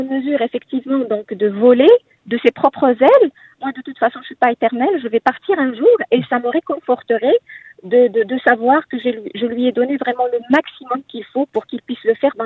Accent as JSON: {"language": "French", "country": "Morocco", "moved": "yes", "said": "Je suis marocaine d'origine."}